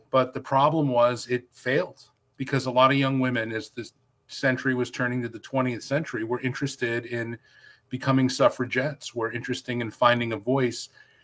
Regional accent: Frankfort, New York, United States; I grew up in near Utica, New York, in a little town called Frankfort, if anyone is familiar.

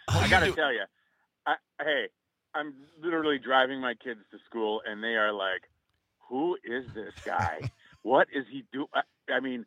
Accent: Racine, Wisconsin, United States; This goes, hey, I grew up in Racine.

